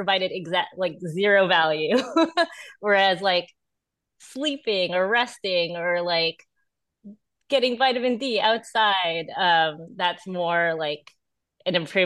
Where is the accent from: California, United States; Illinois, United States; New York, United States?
California, United States; So I was part of like a big tech layoff in the Bay Area. That's where I'm from, and I grew up in the Bay Area.